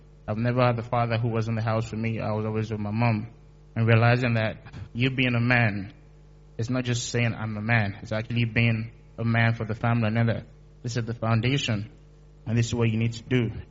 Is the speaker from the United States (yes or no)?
no; Nigeria; I'm from Nigeria.